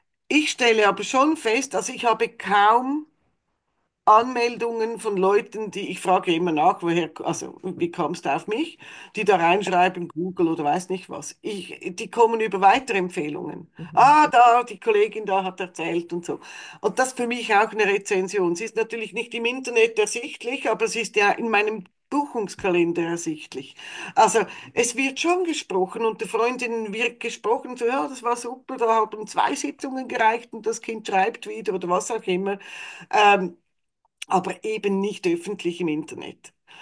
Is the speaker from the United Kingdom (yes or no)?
no; Switzerland; da bin ich auch Schweizerin